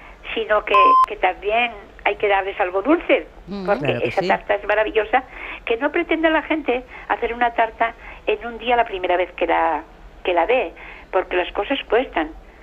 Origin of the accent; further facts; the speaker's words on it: Cervera del Río Alhama, La Rioja, Spain; pero también son de Cervera, de mi pueblo, sí, que me vio él, y de Alfaro